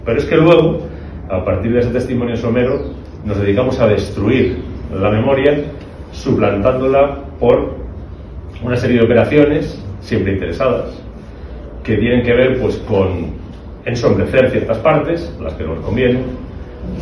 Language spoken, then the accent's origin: Spanish; Madrid, Community of Madrid, Spain; born there; Efectivamente es mi barrio natal. Nunca he vivido en Carabanchel, he vivido en Cuatro Vientos, muy cerquita de Carabanchel, bueno, nunca he vivido. Pero bueno, nací a unos pocos cientos de metros de aquí